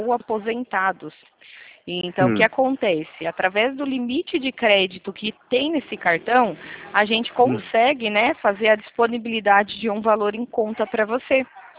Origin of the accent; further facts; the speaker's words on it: Itatiba, São Paulo, Brazil; Eu sou de Itatiba, São Paulo.